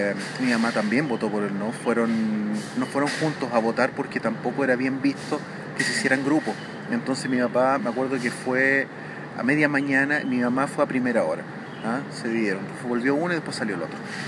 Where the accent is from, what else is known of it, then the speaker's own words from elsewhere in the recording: Valparaíso, Chile; born there; Yo nací en Valparaíso por lo mismo.